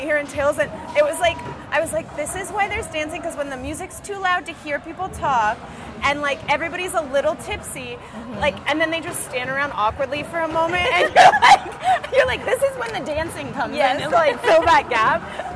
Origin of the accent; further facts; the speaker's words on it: Albuquerque, New Mexico, United States; No, I'm from Albuquerque.